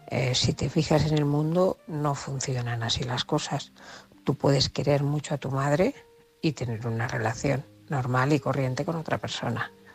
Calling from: Barcelona, Catalonia, Spain; corresponsal de Barcelona.

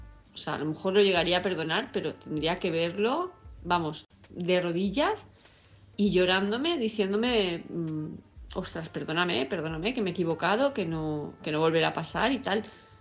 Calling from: Palma de Mallorca, Balearic Islands, Spain; de Palma de Mallorca

